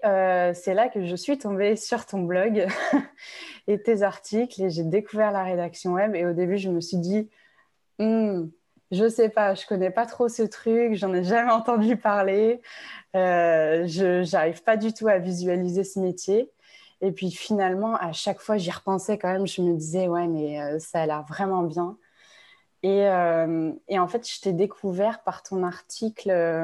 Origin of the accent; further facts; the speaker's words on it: Pays de la Loire, France; also born or lived in south of France; Alors, j'ai grandi en France. J'ai grandi dans le sud de la France, puis dans la région de Nantes. On a déménagé plusieurs fois.